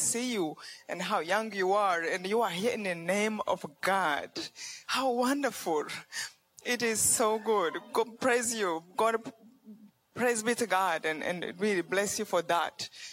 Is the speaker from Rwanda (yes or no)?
yes; Rwanda; I come from Rwanda.